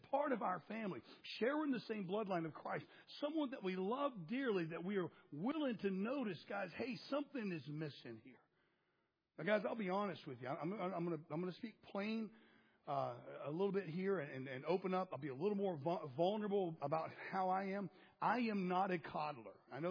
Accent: Florida, United States; I was a lifeguard growing up in Florida.

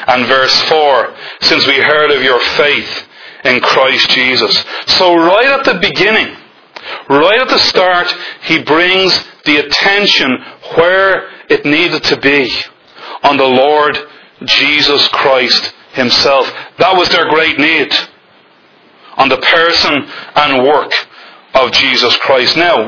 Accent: Dublin, Leinster, Ireland; also born or lived in England; You can probably tell that I originate from Dublin. In fact, I was born in England. You wouldn't know that by my accent, but there you go. I was brought back to England, or from England, when I was 2 years of age.

